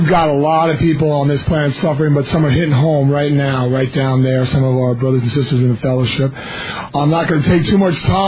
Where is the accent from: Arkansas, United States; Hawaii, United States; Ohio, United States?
Hawaii, United States; Kona; I'm from Kona, Hawaii, and I'm an addict.